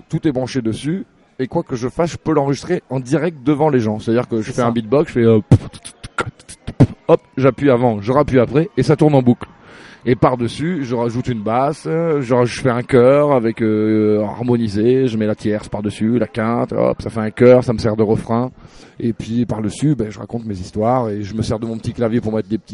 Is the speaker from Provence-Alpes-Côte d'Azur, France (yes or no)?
no; Lille, Hauts-de-France, France; also born or lived in Toulouse; Et moi je suis Toulouse. Après j'ai pas l'accent parce que j'ai grandi à Lille.